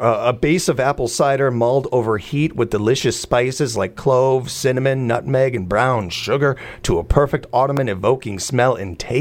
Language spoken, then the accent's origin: English; Chicago, Illinois, United States; And especially when I came from South Chicago to right in Nacoosa at Humpke Elementary. It was quite a change for me.